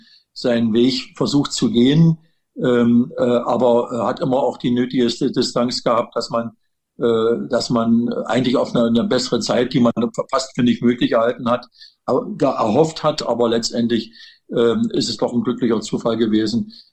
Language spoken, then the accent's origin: German; Wittenberg, Saxony-Anhalt, Germany; Es ist mein Geburtsort. Ich bin hier in Wittenberg seit 68 Jahren verankert. Also geboren bin ich ja noch als Hausgeburt im Vorort von Wittenberg, weil da das Haus meiner Eltern stand.